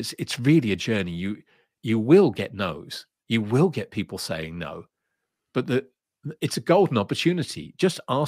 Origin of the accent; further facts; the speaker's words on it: England, United Kingdom; And, you know, I'm like, terribly sorry, I'm English, you know, we don't quite do it like that.